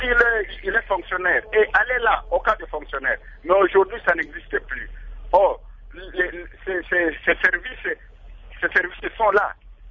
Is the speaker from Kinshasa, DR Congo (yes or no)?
no; Bandundu, Kwilu, DR Congo; là chez nous, à Bandundouville, tous les députés sont les locataires